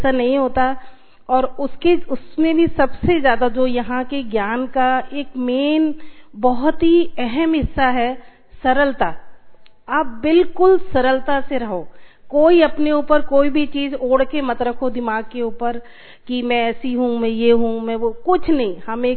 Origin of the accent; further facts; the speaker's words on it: Uttar Pradesh, India; moved away as an adult; now in Indore, India; मैं यूपी से हूँ और शादी हुई एमपी में।